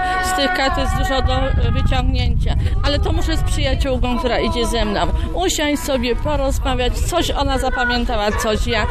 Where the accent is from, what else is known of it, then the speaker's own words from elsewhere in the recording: Pleszew, Greater Poland Voivodeship, Poland; Z Pleszewa.